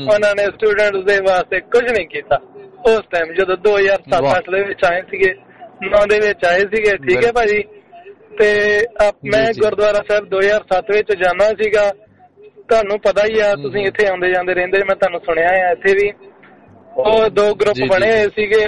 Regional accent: Amritsar, Punjab, India; now in Brisbane, Australia; ਮੈਂ ਖੁਦ ਅੰਮ੍ਰਿਤਸਰ ਡਿਸਟ੍ਰਿਕਟ ਤੋਂ ਬਿਲੋਂਗ ਕਰਦਾ ਜੀ

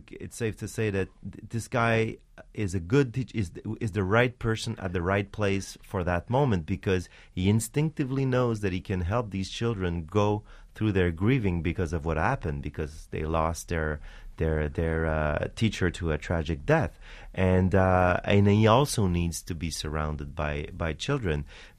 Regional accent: Quebec, Canada; we are North Americans in Quebec. We speak French, and of course we are of Latin blood in a way, but we are American in the way we see time and space and business and school.

